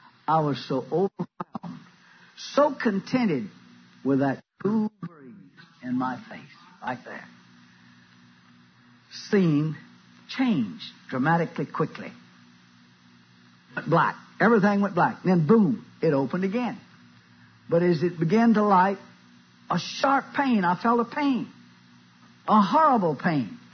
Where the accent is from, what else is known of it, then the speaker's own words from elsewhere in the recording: Mississippi, United States; It was my old home site where I was raised. And I grew up in the Great Depression in the state of Mississippi.